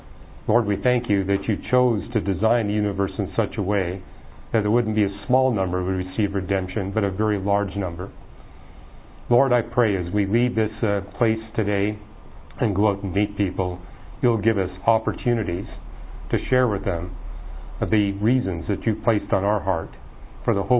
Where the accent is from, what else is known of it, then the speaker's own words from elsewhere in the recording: British Columbia, Canada; I was raised in British Columbia.